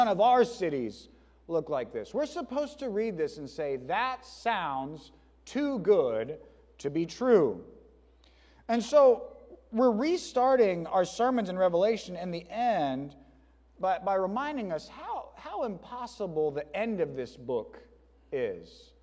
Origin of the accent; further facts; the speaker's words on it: Port Lavaca, Texas, United States; I love that my kids are growing up as small town kids as I did. I grew up in Port Lavaca, Texas.